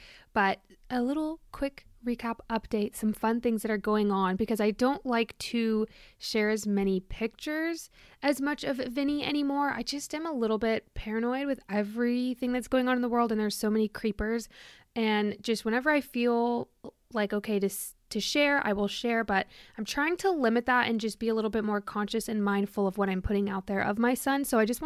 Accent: Germany; I was born in Germany. I've moved around there a lot.

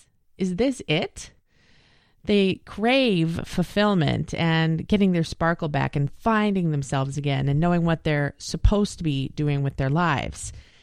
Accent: Verona, Wisconsin, United States; a giant medical software company in my hometown in Verona, Wisconsin.

